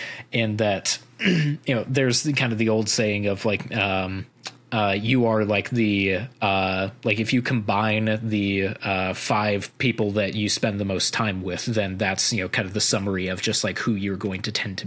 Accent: Missouri, United States; now in Virginia, United States; You know, I'm originally from Missouri.

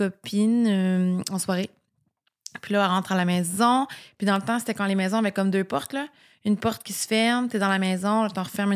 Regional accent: Quebec, Canada; Moi, je viens de la Gaspésie, il y avait un chien derrière chez nous.

